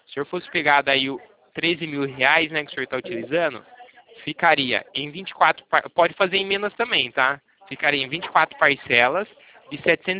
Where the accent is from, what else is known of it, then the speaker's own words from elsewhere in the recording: São Paulo, Brazil; Eu sou daqui de São Paulo